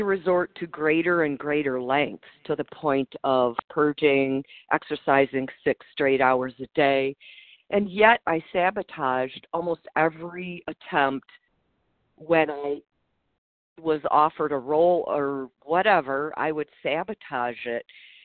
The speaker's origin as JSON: {"language": "English", "region": "Michigan", "country": "United States", "moved": "yes", "lives_now": "California, United States", "said": "Good morning. I'm from Michigan."}